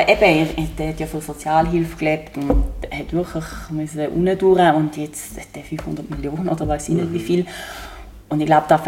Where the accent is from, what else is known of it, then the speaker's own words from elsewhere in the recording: Switzerland; ich bin Schweizerin. Wir sind eher ruhig und zurückhaltend.